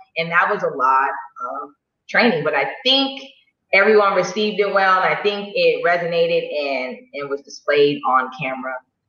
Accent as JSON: {"language": "English", "country": "Jamaica", "said": "I mean, look, I'm Jamaican. We have about 10 jobs."}